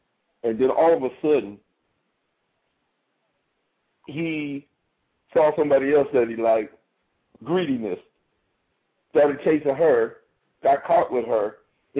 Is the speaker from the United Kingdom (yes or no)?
no; Steubenville, Ohio, United States; He lived right up the street from me and about six houses in between us. And we grew up hanging together in Steubenville.